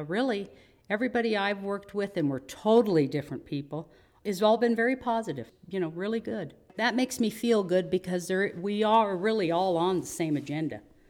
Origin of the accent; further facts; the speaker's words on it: Sierra Valley, California, United States; also born or lived in Slough House; I'm from Sierra Valley and Slough House, California.